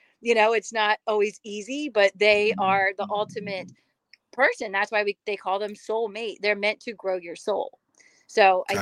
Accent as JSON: {"language": "English", "region": "Maryland", "country": "United States", "said": "I'm from Maryland, but I keep getting called back there."}